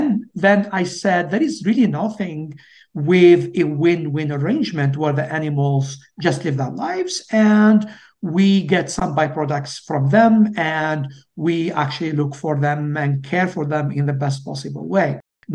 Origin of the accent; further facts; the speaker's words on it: Algeria; now in United States; And where I grew up in Algeria, meat is just a treat.